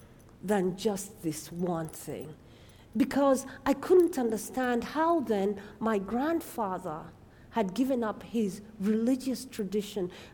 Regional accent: Kenya; My tradition that I grew up in Kenya with was there's only one way, the Jesus way.

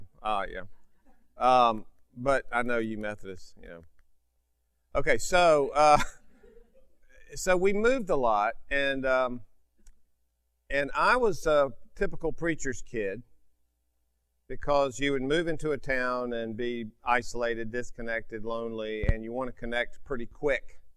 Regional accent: North Carolina, United States; born there; I was born in July of 54. And in a little church in an obscure little town in eastern North Carolina

